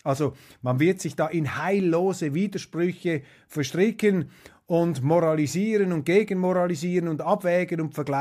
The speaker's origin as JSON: {"language": "German", "country": "Switzerland", "said": "vor allem bei uns in Europa, in der Schweiz"}